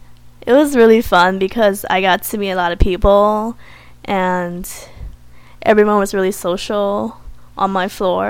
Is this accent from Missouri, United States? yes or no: no; San Francisco, California, United States; I'm from San Francisco.